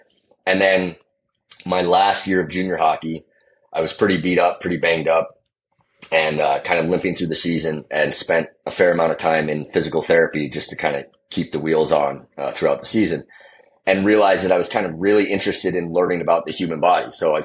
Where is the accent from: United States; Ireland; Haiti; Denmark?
United States; Seattle, Washington; also born or lived in Vancouver, Canada; And, you know, I grew up in Seattle, Washington, which, you know, wasn't necessarily a hockey hotbed, but almost all of my minor hockey experience was in British Columbia.